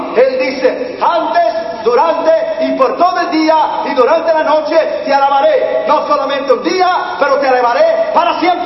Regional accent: Brazil; born there; Spanish is a second language; Mi madre es italiana judía, yo nací en Brasil, pero estudié Yeshiva, Torah, los cinco libros de Moisés, el original hebreo en Israel.

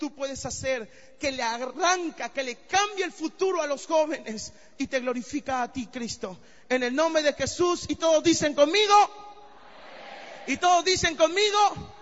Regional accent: Veracruz, Mexico; Soy mexicano, vengo del puerto de Veracruz

